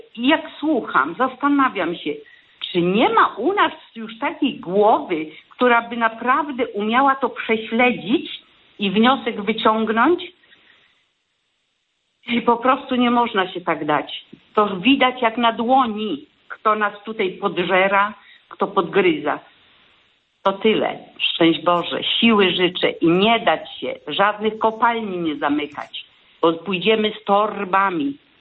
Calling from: Zielona Góra, Lubusz Voivodeship, Poland; Ja z Zielonej Góry dzwonię

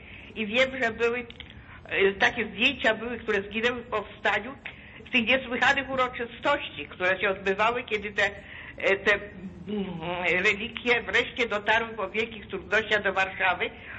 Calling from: Germany; Z Niemiec dzwonię.

